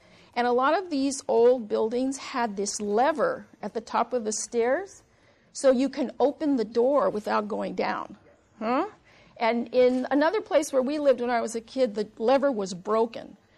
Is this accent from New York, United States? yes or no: no; San Francisco, California, United States; I grew up in San Francisco, and so, hometown, huh?